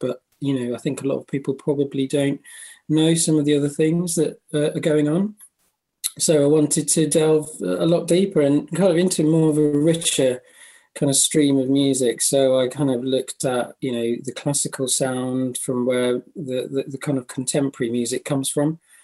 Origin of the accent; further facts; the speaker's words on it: Midlands, United Kingdom; also born or lived in London; I was brought up in the Midlands and lived in London pretty much all my life